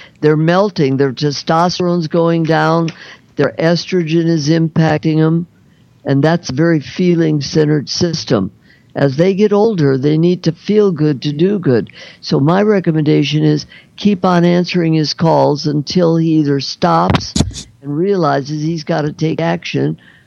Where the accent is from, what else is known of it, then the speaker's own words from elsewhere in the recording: Chicago, Illinois, United States; born there; I was born in Chicago.